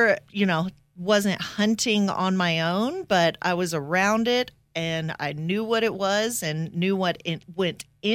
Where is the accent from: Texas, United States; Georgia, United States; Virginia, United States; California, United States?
Georgia, United States; No one in my family really hunts, but I grew up in South Georgia where everybody else hunts.